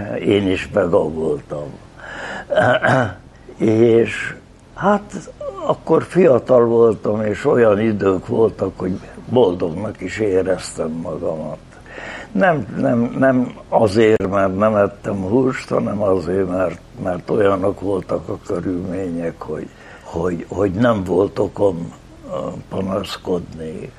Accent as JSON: {"language": "Hungarian", "country": "Hungary", "tie": "born or raised there", "lives_now": "Budapest, Hungary", "said": "Budapestre vidékről. Apám éppen mezőgazdasággal foglalkozó ember, gazdálkodó ember volt, és hát én ott nőttem föl"}